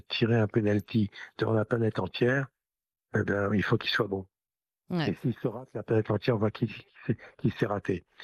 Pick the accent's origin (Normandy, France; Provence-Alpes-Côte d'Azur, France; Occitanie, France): Normandy, France; Vire; Vire, dans le Calvados, c'est là où j'ai grandi.